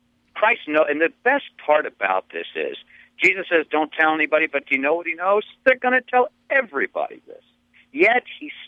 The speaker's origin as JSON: {"language": "English", "region": "the South", "country": "United States", "tie": "born or raised there", "said": "well, I grew up in the South, and down there, the Lutheran minister is not Captain Popular."}